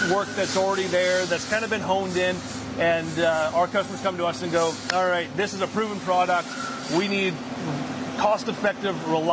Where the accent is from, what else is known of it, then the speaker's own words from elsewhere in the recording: Campbell River, British Columbia, Canada; I'm from Vancouver Island, Campbell River, originally.